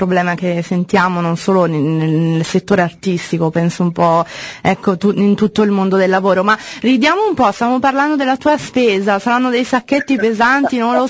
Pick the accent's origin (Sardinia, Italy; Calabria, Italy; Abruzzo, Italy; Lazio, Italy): Calabria, Italy; Io sono calabrese